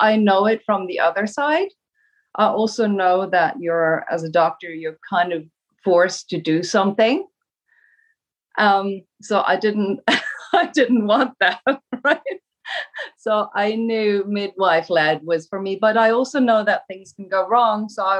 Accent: Germany; English is a second language; also born or lived in Ireland / England; now in New Jersey, United States; I'm originally from Germany, did a little detour via Ireland, England, and then now live in the US in New Jersey. I'm just turned 50.

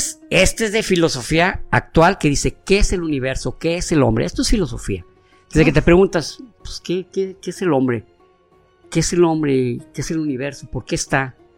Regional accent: Mexico; Es como, bueno, si yo como mexicano exalto a, por ejemplo

